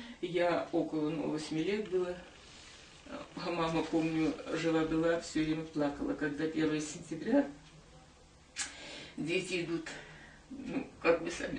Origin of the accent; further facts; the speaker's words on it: Barnaul, Altai Krai, Russia; also born or lived in Stukovo; 23 ноября 1935 года в Алтайском крае, Павловский район, село Стуково было там. Но в 40-м году, перед самой войной, мы уехали в Барнаул. И все мое детство, и вся моя юность